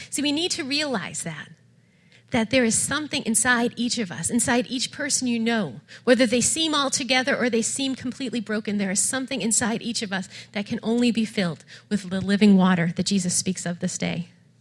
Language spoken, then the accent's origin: English; Lowell, Massachusetts, United States; I'm the director of Kids Harbor. I grew up in Lowell, and really, my heart and my passion is here